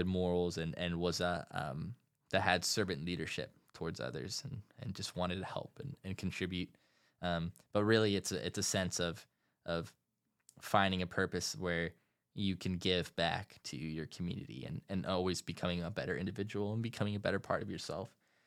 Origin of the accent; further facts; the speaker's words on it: Davis, California, United States; So I grew up in Davis, California, and I've been here for a long time.